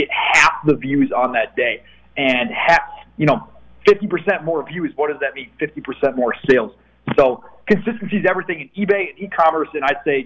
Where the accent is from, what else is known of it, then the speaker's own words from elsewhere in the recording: Wisconsin, United States; Yeah, so I grew up in a tiny little town in Wisconsin, bro. Tiny town, really small town, Midwest mindset.